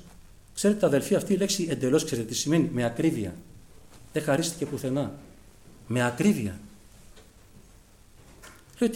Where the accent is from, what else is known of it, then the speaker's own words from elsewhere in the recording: Greece; Και εμείς εδώ οι Έλληνες που έχουμε το Ευαγγέλιο στη ελληνική γλώσσα, δυστυχώς ως έθνος είμαστε αστοιχείωτοι από το Ευαγγέλιο.